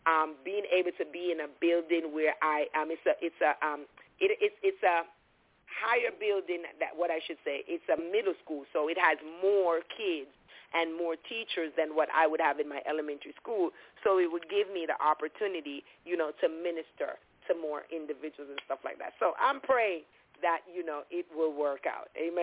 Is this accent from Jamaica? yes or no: yes; Jamaica; realized you're from Dominica. I'm from Jamaica.